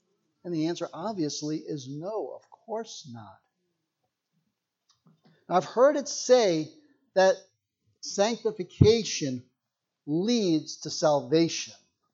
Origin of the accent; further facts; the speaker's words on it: New York, United States; I grew up in New York, just about 40, 50 miles outside of New York City.